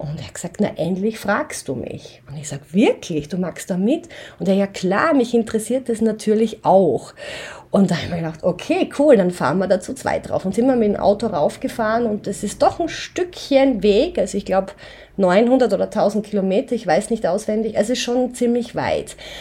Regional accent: Styria, Austria; der zweite war ja dann in der Steiermark, in meiner Heimat.

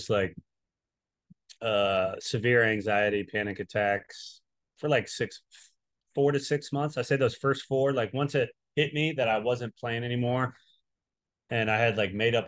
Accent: Michigan, United States; I'm from Northern Michigan, you know, small town. Like I'm pretty, you know, used to wide open spaces.

